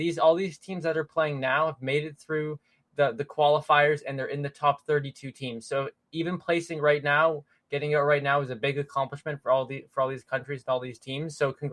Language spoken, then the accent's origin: English; Canada; when I'm a Canadian, and when I go to the States